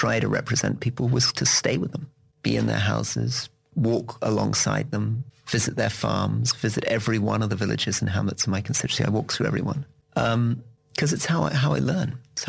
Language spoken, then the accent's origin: English; Hong Kong; born there; also born or lived in Malaysia; So I was born in Hong Kong.